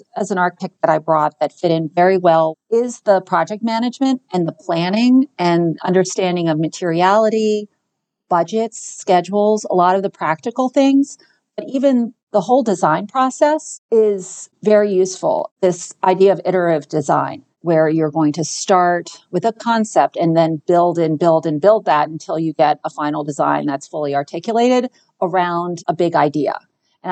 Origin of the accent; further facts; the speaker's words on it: Baltimore, Maryland, United States; now in Pittsburgh, United States; I was living and working in Baltimore, my hometown. And then I found my way to Pittsburgh.